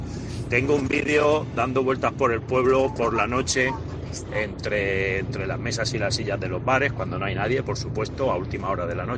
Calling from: Alicante, Valencian Community, Spain; de Alicante.

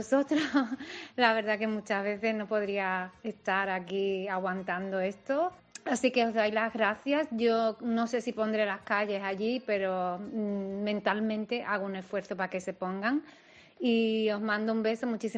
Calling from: Seville, Andalusia, Spain; moved away; te llamo desde la otra parte del mundo, soy sevillana y estoy viviendo en Australia. Llevo casi 7 años aquí

